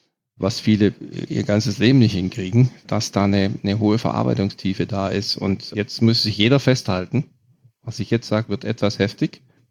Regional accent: Germany; ich bin Deutscher

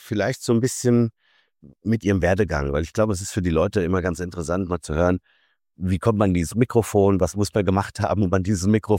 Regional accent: Frankfurt, Hesse, Germany; born there; Ich bin in Frankfurt geboren

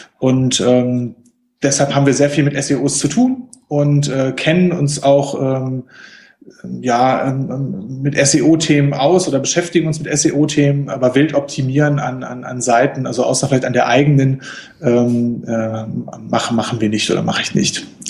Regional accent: Ratingen, North Rhine-Westphalia, Germany; also örtlich komme ich aus Rating, das ist so zwischen Düsseldorf und Essen, das ist jetzt so geografisch.

